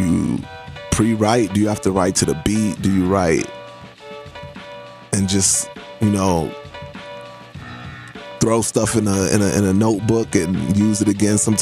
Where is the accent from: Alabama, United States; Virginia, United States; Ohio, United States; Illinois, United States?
Illinois, United States; Chicago; I'm from Chicago, so you can't feel the Detroit rappers